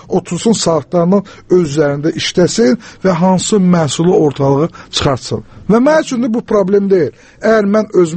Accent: Baku, Azerbaijan; mən də özüm Bakılıyam, əslin belə dərin geçir, mən özüm də Bakılı deyirəm, əslin mənim başqa yerdəndir, başqa Azərbaycan regionlarından, amma mən əgər bu şəhərdə doğulmuşamsa, burada tərbiyə almışamsa

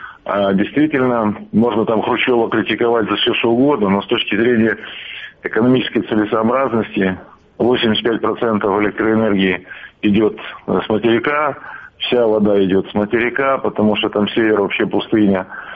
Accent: Crimea, Ukraine; И мне, например, как крымчанин, обидно

